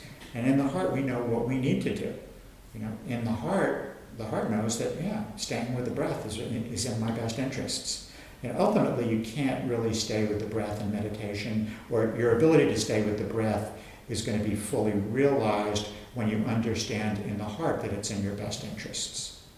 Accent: New York, United States; now in Berlin, Germany; You know, I come from New York, as you know, and you know, classes are filled with students

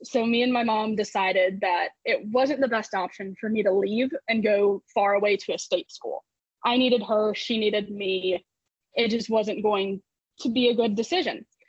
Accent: Florida, United States; because I grew up in Florida and lived right next to the ocean, but loved my screen time.

